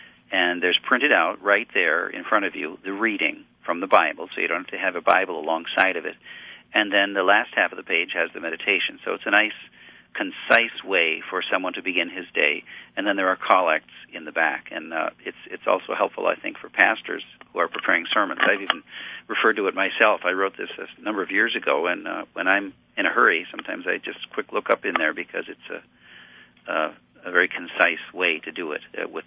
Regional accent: Sheboygan, Wisconsin, United States; We do bratwurst in the Sheboygan, Wisconsin style. That's my hometown.

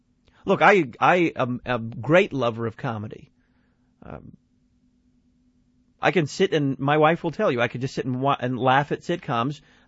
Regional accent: Dallas, Texas, United States; But I'm from Texas, and you see, this song holds a special place in my heart. I'm not a Houston Astros fan. I'm not. I come from Dallas

